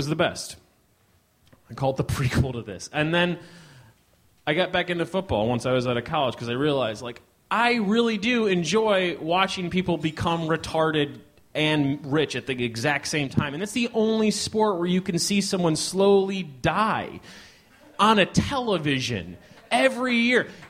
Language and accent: English; Chicago, Illinois, United States; I'm from Chicago. I like the Bears.